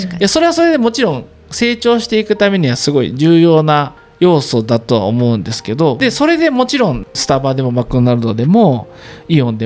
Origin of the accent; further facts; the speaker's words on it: Osaka, Japan; そうで僕大阪出身じゃないですか、うん、だから近いはずなんですよ